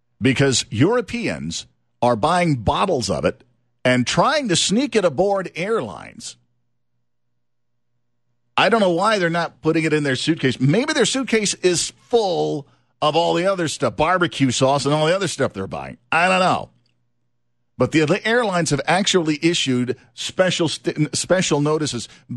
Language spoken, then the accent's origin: English; Louisiana, United States; And down in Louisiana where I grew up on the Gulf Coast, it's red beans and rice.